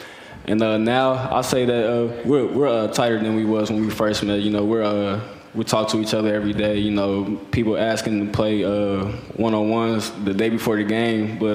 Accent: Ohio, United States; You know, he's a kid from Ohio, and you know I'm from Ohio, so I wanted to be able to do the things that he did.

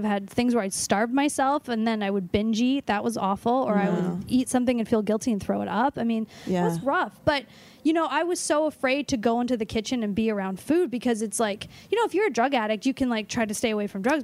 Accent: Los Angeles, California, United States; Okay. So I went to Wisconsin and I'm from Los Angeles.

